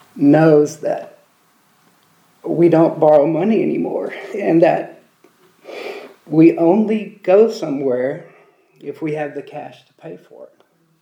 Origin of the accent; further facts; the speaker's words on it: Texas, United States; I'm from Texas, where men are men and women are too, and we don't cry.